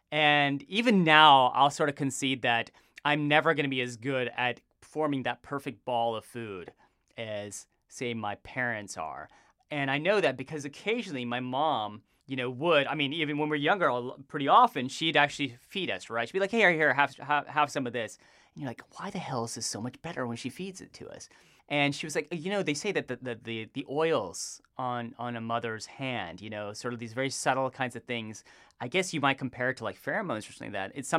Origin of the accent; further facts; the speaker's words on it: Texas, United States; But for me, growing up, I grew up in Texas.